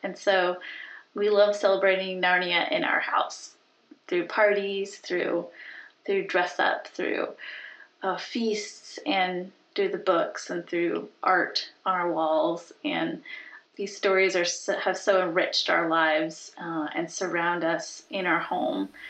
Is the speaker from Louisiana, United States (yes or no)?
no; Richmond, Virginia, United States; I'm from Richmond, Virginia.